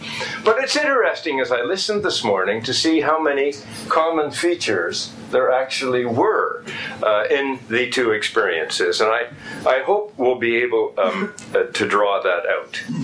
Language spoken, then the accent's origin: English; Canada; I think Russians are different. I'm Canadian. I'm different.